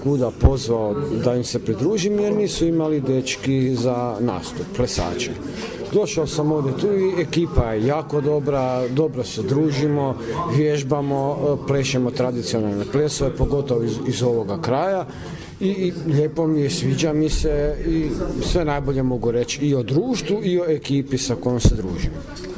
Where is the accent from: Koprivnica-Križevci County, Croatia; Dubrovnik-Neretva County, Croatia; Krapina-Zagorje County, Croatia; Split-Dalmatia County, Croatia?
Koprivnica-Križevci County, Croatia; Križevci; iz Križevaca sam.